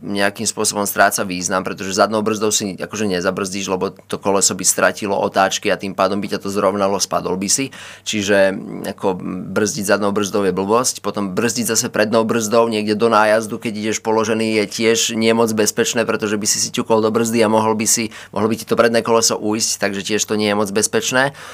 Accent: Žarnovica, Banská Bystrica Region, Slovakia; Ja som od malička, pochádzam zo Žarnovice, kde tento šport je hlboko zakorenený

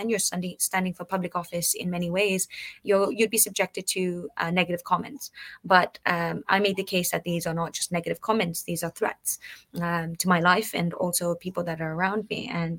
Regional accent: Canada; it was actually shocking to have that sort of experience as a Tibetan Canadian, like as a Canadian citizen.

